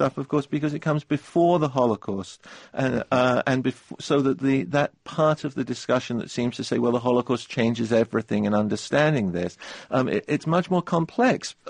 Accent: England, United Kingdom; now in New York, United States; anti-Semitism in aspects of my experience growing up in England.

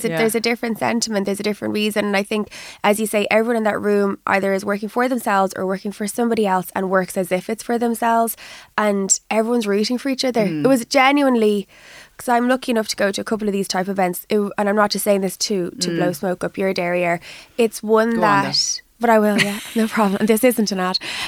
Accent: Ireland; I often go to the States and they'll say, are you from London? I'm like, no, I'm Irish and I'm red.

